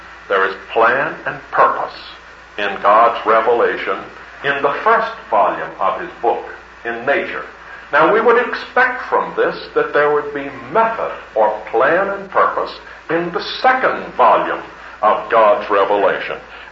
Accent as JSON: {"language": "English", "region": "South Carolina", "country": "United States", "tie": "born or raised there", "also_born_or_lived": "Birmingham", "said": "Those of us from the east, southeast, such as I am, in South Carolina, We don't have a whole lot in my hometown, but I lived for a long time in a city in the South."}